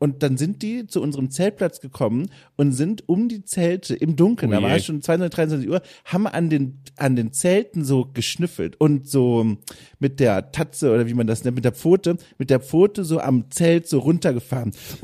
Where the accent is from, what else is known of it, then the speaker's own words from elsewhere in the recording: Southern Germany, Germany; ich komme ja aus dem Süden des Landes